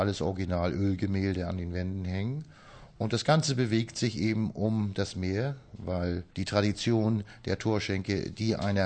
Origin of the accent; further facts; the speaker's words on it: Lübeck, Schleswig-Holstein, Germany; also born or lived in Gdańsk / United Kingdom; Ich bin in Danzig geboren, in Lübeck zur Schule gegangen und bin ausgewandert nach Großbritannien 1971 und bin in 2004 wieder zurückgekehrt in das schöne Travemünde